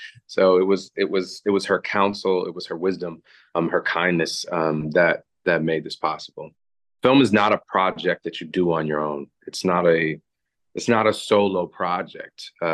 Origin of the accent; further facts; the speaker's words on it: Michigan, United States; It was filmed in New Jersey, but I grew up in Michigan.